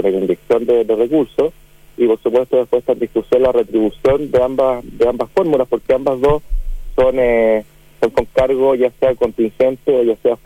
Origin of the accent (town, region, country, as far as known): Chile